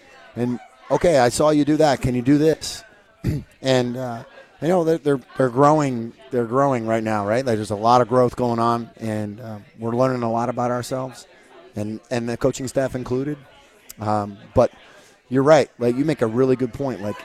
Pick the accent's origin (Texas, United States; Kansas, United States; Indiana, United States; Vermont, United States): Indiana, United States; I'm from Indiana, so like